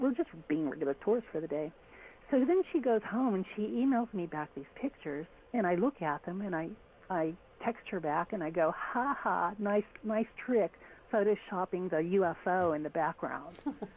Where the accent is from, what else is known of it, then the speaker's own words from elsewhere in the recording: East Coast, United States; Well, this is a pretty profound story in itself because I am from the East Coast.